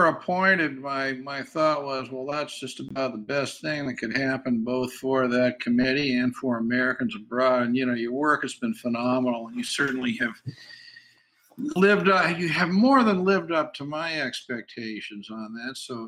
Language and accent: English; Canada; So I think I identify primarily as being a Canadian citizen